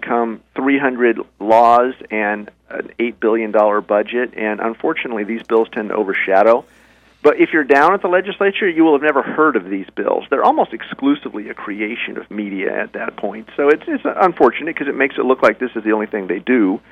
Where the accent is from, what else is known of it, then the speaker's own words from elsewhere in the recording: Tucson, Arizona, United States; And I'm originally from Tucson, so I pay a lot of attention to the Tucson races.